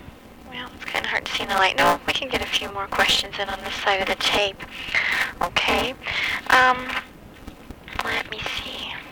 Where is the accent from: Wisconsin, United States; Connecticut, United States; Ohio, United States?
Wisconsin, United States; Kenosha; Yeah. I'm actually from Kenosha.